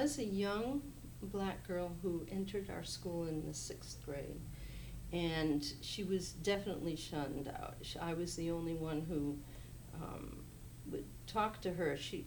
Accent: Westerly, Rhode Island, United States; I was born in Westerly, Rhode Island, which is right on the ocean, right on the coastline, right on the where Connecticut and Rhode Island meet, in the ocean, all meet. So that's where I was born and raised.

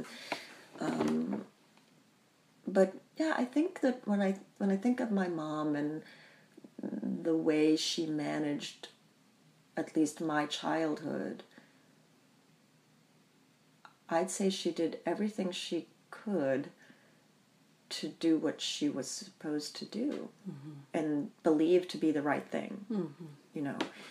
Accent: Bahamas; also born or lived in United States; I grew up in the Bahamas, and I was born in the United States

